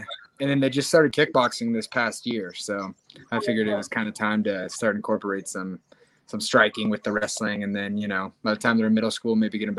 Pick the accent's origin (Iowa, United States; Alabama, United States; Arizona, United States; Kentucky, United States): Iowa, United States; Yeah, I grew up in Iowa and wrestled my whole life